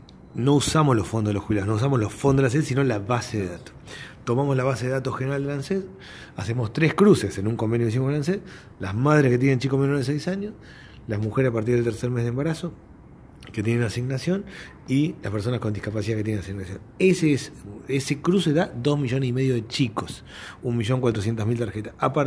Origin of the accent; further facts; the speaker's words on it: Castelar, Buenos Aires Province, Argentina; born there; Y nací en Castelar. Y misionaba en los que yo entendía que eran los barrios pobres, que eran los barrios pobres de Castelar. Yo vengo a ser alguien como de clase media-baja